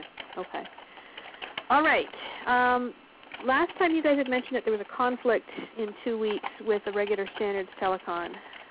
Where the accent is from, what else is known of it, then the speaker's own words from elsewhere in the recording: Canada; Well, I'm Canadian. We have Boxing Day, so.